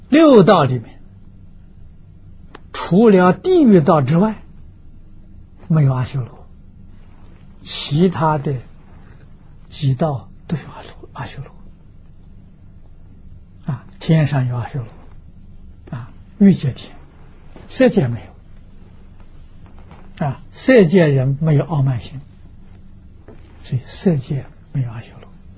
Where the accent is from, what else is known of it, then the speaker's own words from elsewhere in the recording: China; 翅是鸟，卧鸟啊，不是一个好的鸟，是鹰一类啊，我们中国人叫鹞子啊